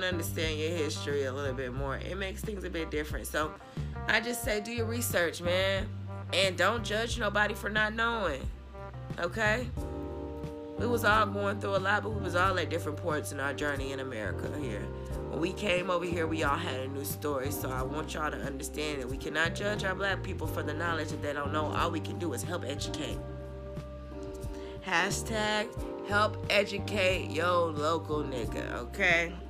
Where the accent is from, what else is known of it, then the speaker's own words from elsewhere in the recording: the South, United States; somebody that's born and raised in the South, everything in me, every bone in me is Southern.